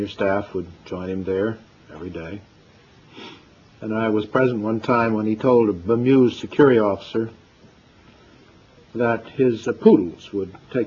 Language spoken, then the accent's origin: English; Washington, District of Columbia, United States; born there; I was born in Washington, D.C. in 1920, educated in a variety of schools, and then Princeton